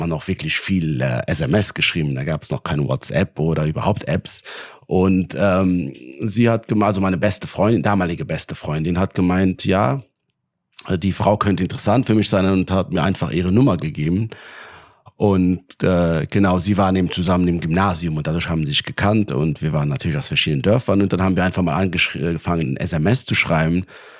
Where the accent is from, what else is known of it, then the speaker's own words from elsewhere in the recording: Luxembourg; Ich komme aus Luxemburg, also ein kleineres Land